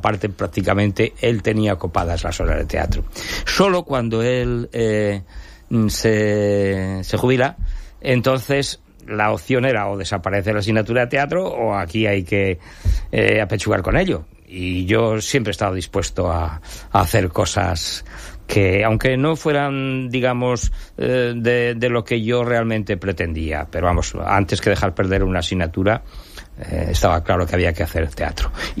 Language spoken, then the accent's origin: Spanish; Colmenar Viejo, Community of Madrid, Spain; yo vine de Madrid, de un pueblo de Madrid que se llama Colmenar Viejo.